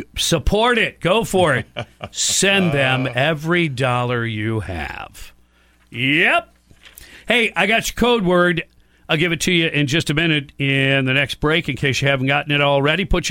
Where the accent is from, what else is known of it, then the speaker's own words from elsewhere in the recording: New Jersey, United States; Cory Booker from my home state of New Jersey made a speech for 25 hours.